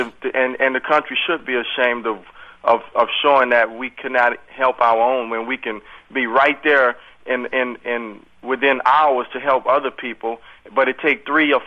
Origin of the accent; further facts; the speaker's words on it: New Orleans, Louisiana, United States; I was born in New Orleans in Charity Hospital, and I lived all my life there.